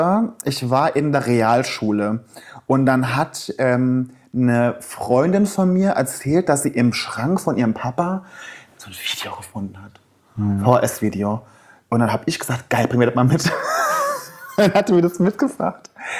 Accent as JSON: {"language": "German", "region": "Saarland", "country": "Germany", "said": "Ich komme aus dem Saarland und in Saarbrücken ist halt die größte Stadt."}